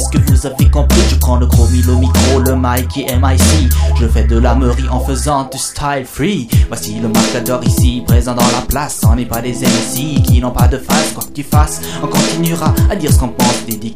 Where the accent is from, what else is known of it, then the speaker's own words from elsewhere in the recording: Freiburg, Baden-Württemberg, Germany; Die Magie der Reime hat mich verführt, über meine Heimat Freiburg zu reden.